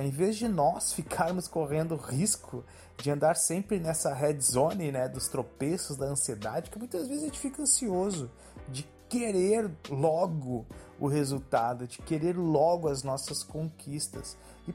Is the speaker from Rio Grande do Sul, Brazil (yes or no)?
yes; Rio Grande do Sul, Brazil; Sim, eu falo legal porque eu sou gaúcho.